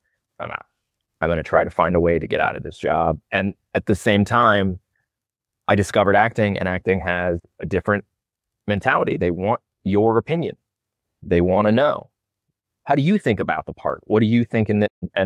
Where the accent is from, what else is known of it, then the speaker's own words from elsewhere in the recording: Montana, United States; there's an acting school that's nearby my hometown in Montana